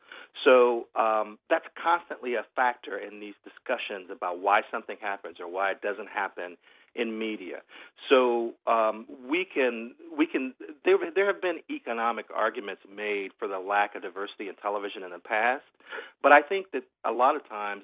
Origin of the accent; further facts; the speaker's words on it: Gary, Indiana, United States; I grew up in Gary, Indiana. I'm not too far away from Chicago.